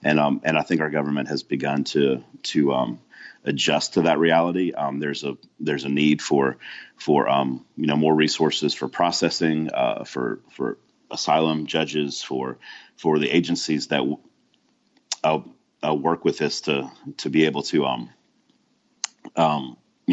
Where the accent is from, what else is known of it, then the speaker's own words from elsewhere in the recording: Montgomery, Alabama, United States; And I'm from Montgomery, Alabama, and I looked, I saw Montgomery, Alabama had a pretty decent size circle there.